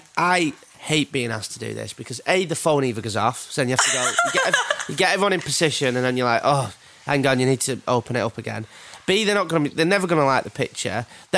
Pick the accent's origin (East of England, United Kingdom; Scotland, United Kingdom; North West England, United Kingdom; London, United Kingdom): North West England, United Kingdom; Burnley; also born or lived in Preston; So I'm from Burnley, but I moved to Preston when I was about 12.